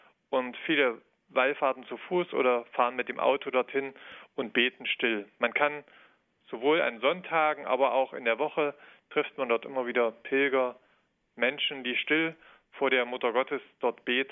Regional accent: Bodenrode, Thuringia, Germany; Also aufgewachsen bin ich ja in Bodenrode. Das ist ein Dorf, das ist nur circa 4 Kilometer von Etzelsbach weg.

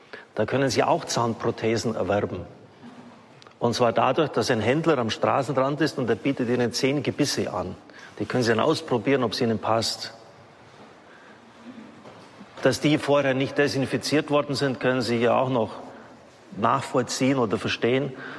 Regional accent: Baden-Württemberg, Germany; Ich bin ein Schwabe.

